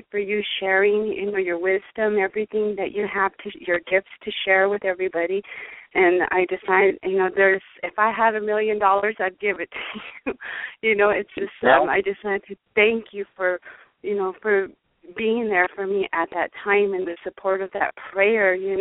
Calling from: Arizona, United States; I'm calling from Arizona.

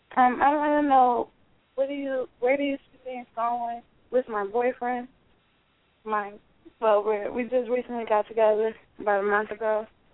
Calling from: Atlanta, Georgia, United States; I'm calling from Atlanta.

